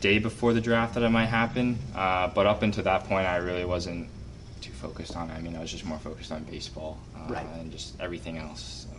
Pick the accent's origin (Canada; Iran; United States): Canada; Growing up in Canada, we are known as very nice people.